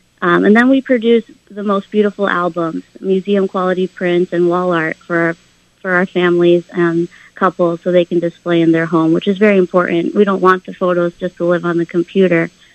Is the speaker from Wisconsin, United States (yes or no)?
no; Stamford, Connecticut, United States; also born or lived in Westchester; I'm from Stamford, Connecticut, originally Westchester, but a lot of our client base was in Greenwich